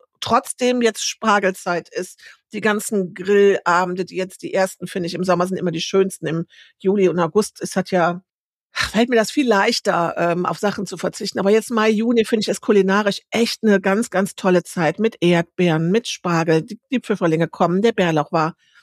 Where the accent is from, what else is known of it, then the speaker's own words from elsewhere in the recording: Rhineland, Germany; ich komme aus dem Rheinland.